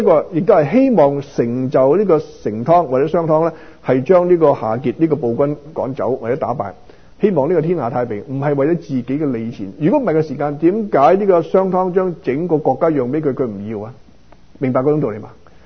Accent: Guangdong, China; 其實咧動詞啊，即係我哋廣東人講個鋸

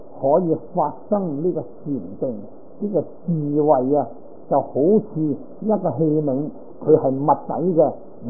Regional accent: Guangdong, China; 咁我都系广东人啦，标准广东人啊。但系好多广东话我都唔懂，你又讲客家话啦，我都仲可以揣摩呢个心理啦，都仲听得个七七八八。

